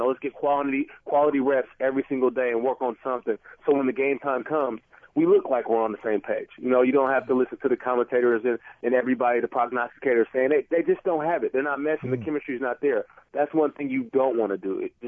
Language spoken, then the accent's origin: English; Seattle, Washington, United States; I'm a big sports nut and I'm from Seattle